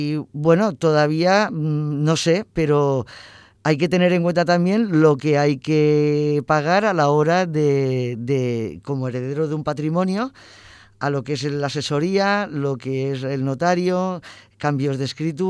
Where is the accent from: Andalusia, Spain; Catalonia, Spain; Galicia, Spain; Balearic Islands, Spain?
Catalonia, Spain; Barcelona; como somos de aquí de Barcelona, sería la Generalitat de Cataluña.